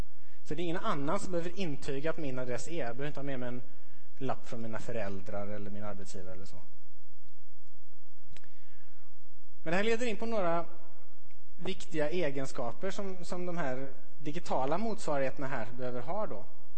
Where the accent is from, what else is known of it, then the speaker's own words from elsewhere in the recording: Sweden; Och tittar ni på det där så kommer ni kunna säga att här står det att jag är svensk.